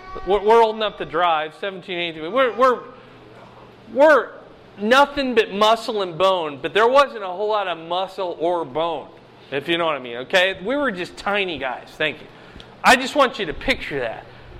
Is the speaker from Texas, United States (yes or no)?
no; Fort Dodge, Iowa, United States; I grew up in Fort Dodge, Iowa. Anyone know where Fort Dodge is?